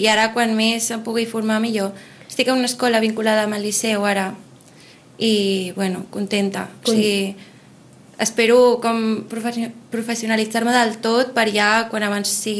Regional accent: Sitges, Catalonia, Spain; born or raised there; also born or lived in Barcelona

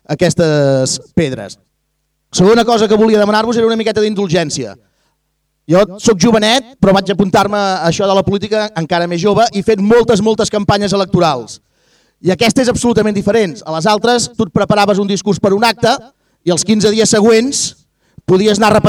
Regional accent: Terrassa, Catalonia, Spain; els terrassencs fem diverses coses, però també fem castells, jo sóc dels Minyons de Terrassa

